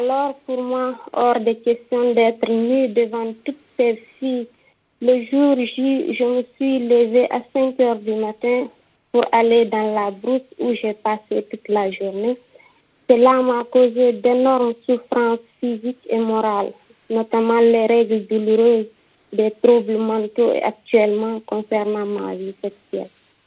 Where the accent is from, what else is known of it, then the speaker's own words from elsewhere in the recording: Guinea; now in Dakar, Senegal; Au fait, je suis guinéenne. J'ai été excisée dans mon village